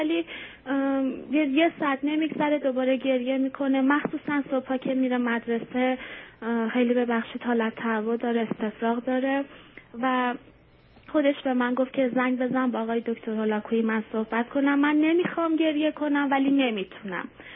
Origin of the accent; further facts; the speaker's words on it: Iran; moved away as an adult; ما حدود 2 سال 3 سال از ایران خارج شدیم و اومدیم اینجا که برای مدرسه.